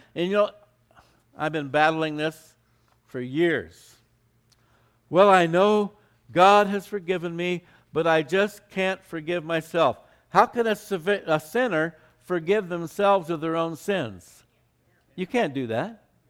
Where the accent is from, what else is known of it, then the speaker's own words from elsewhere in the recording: Phoenix, Arizona, United States; I grew up in Phoenix and there was this wonderful carnation ice cream parlor around Central Avenue there in Phoenix.